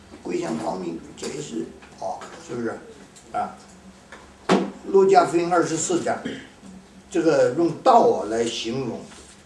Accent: China; 我们中国人说福音是什么？福音平安即是福

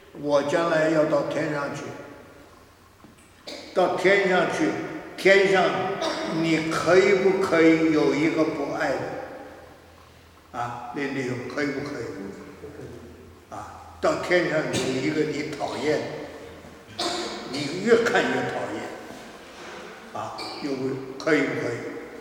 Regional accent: Tianjin, China; 说实在，我讲天津话，我是天津长大的，讲天津话在北京他们不懂

